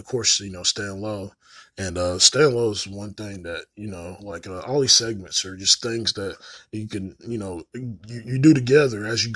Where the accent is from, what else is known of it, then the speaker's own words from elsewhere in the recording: Morristown, United States; because I was from Morristown. They found out, and, well, that the end of that year. And I ended up coming back to Morristown